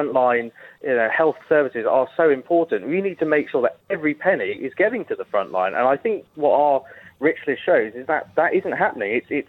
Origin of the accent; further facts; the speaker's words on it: Milton Keynes, South East England, United Kingdom; my hometown of Milton Keynes